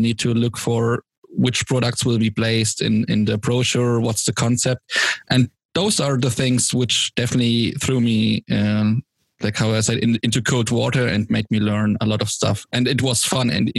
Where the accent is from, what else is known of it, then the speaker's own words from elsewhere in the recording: Stuttgart, Baden-Württemberg, Germany; That's a hard one because I'm from Stuttgart